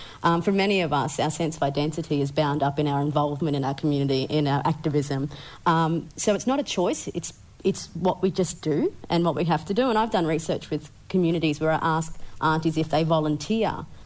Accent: Brisbane, Queensland, Australia; I'm Mananjali through my nana, who was through the Williams family at Beaudesert. But I was born and raised in Brisbane and lived most of my life in Yuggera country.

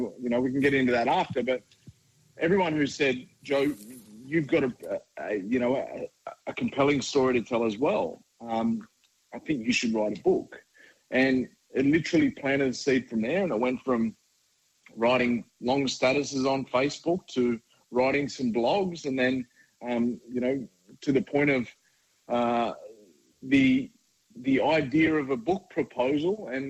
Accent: Wagga Wagga, New South Wales, Australia; But I grew up in Wagga. So all sort of around Wiradjuri country

